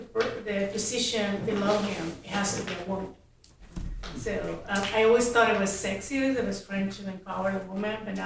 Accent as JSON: {"language": "English", "country": "Mexico", "said": "I have a question. I'm from Mexico."}